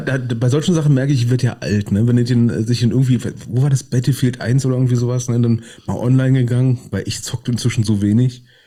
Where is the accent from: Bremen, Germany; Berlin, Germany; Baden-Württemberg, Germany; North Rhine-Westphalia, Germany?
Berlin, Germany; als Berliner finden wir den Namen schon per se geil.